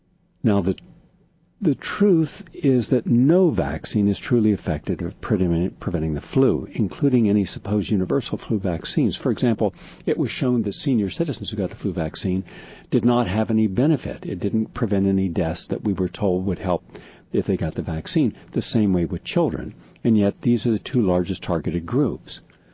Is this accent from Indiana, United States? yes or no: no; West Virginia, United States; Two Rural Areas of West Virginia, my home state, by the way, and I've been in all those counties